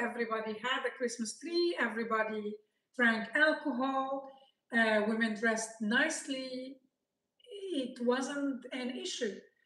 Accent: Lebanon; So when I grew up in Lebanon, it was very rare in the area where I lived to see a veiled lady.

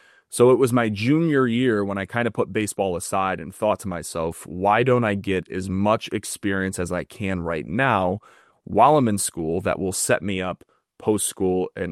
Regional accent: Batavia, New York, United States; I had my first true experience in the industry, and it was with my hometown Batavia Muck Dogs.

